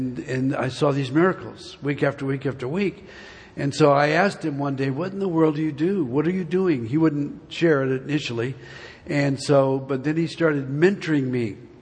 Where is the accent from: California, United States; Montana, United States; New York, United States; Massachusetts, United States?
California, United States; Long Beach; also born or lived in Lakewood; now in Colorado Springs, United States; I was raised here in Long Beach and Lakewood, so I know when I see all the things that are going on back here. I'm in Colorado Springs now.